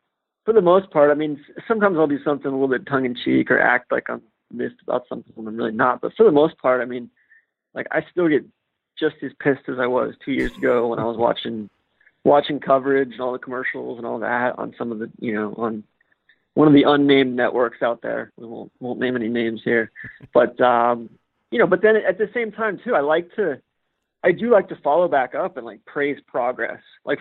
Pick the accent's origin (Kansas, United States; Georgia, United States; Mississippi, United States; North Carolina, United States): Georgia, United States; Atlanta; And meanwhile, I'm from Atlanta and the azaleas are blooming and the dogwoods are blooming